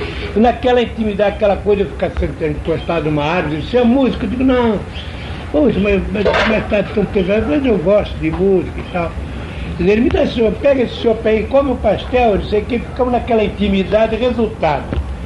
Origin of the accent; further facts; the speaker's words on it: Rio de Janeiro, Brazil; Eu morava no Estácio, que eu fui criado no Estácio.